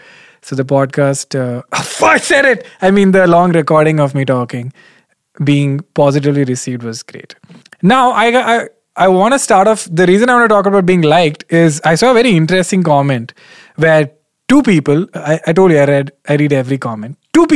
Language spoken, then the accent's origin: English; South India, India; I'm South Indian, so I keep saying how.